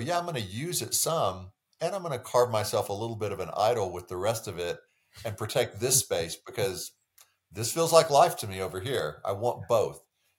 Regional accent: Texas, United States; I grew up in Texas.

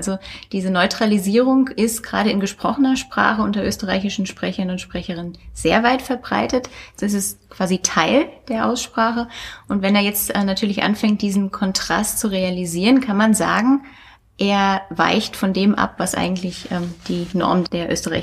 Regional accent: Germany; accent: German; kann ich natürlich versuchen, meinen typisch deutschen Akzent zu unterdrücken oder hervorzukehren.

